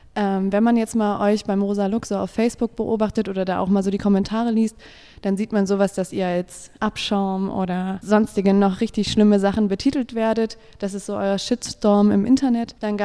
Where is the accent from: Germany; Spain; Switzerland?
Germany; Jena, Thuringia; ich komme aus Jena, ich bin jetzt zwar nicht unbedingt in den 90ern da als Jugendliche rumgelaufen, da war ich noch viel zu jung für